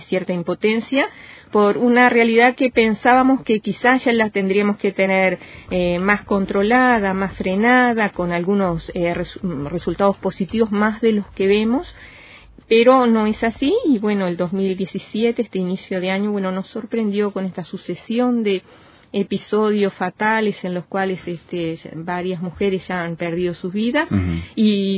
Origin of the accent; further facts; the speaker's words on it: Uruguay; nos duele como cristianos, como uruguayos y en particular en lo personal como mujer